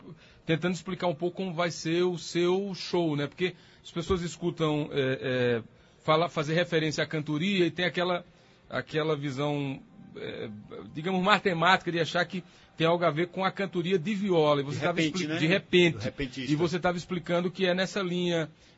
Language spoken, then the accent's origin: Portuguese; Gama, Federal District, Brazil; Ah, você sabe que eu sou do Gama.